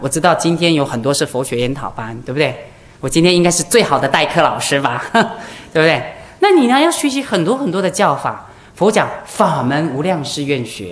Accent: Taiwan; first language Hakka; 我以前在台湾讲经，我的母语是客家话

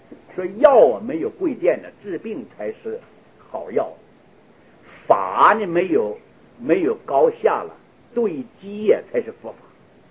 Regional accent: China; 你比如说我们从大陆来的，你大陆的东西你一样东西带不来

